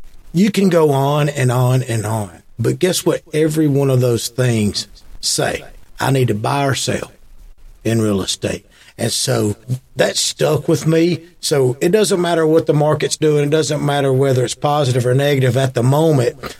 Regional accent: Alabama, United States; when I was a kid growing up in North Alabama, and I was riding around standing up in the back seat

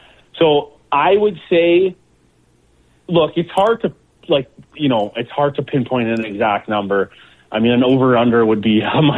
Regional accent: Toronto, Ontario, Canada; And I'm like, oh, I'm from Toronto.

